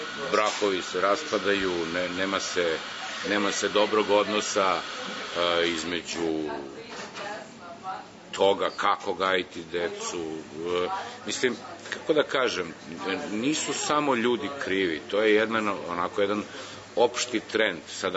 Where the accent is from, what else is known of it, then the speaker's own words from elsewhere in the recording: Pančevo, Vojvodina, Serbia; s kojima sam odrastao u Pančevu